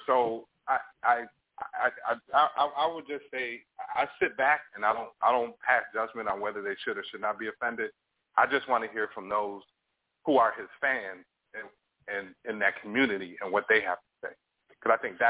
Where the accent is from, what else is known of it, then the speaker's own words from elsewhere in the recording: New York, United States; I'm older than you guys, and I grew up in New York.